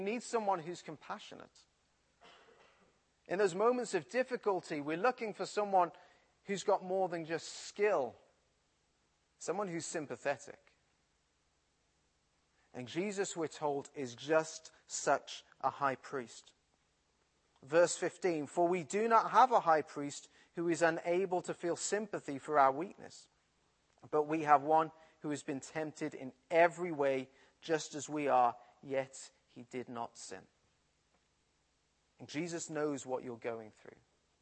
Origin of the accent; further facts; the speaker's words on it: Midlands, United Kingdom; Because we're from the Midlands, we don't have a great French accent.